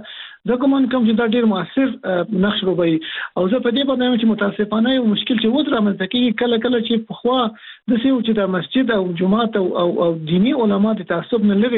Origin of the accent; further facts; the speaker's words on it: Afghanistan; موږ مسلمانان یو په افغانستان کې په دریمه دایره کې موږ افغانان یو